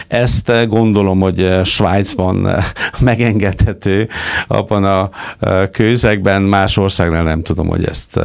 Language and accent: Hungarian; Hungary; now in Switzerland; bárkivel beszélünk, vagy bemutatkozunk, hogy magyarok vagyunk, magyar származások, akkor pozitívan beszélnek Magyarországról